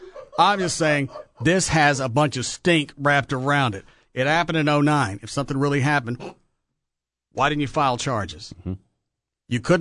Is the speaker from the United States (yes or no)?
yes; Ardmore, United States; Like born in Ardmore? I'm native. Born and bred.